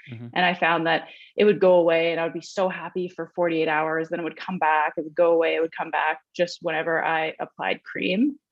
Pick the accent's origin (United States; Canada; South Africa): Canada; Nanaimo, British Columbia; I grew up in Nanaimo and we grew up skiing Mount Washington.